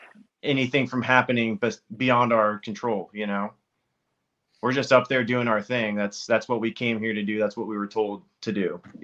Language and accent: English; Melbourne, Florida, United States; So I grew up on the Space Coast, like Melbourne, just south of Cocoa Beach. I played baseball as a kid.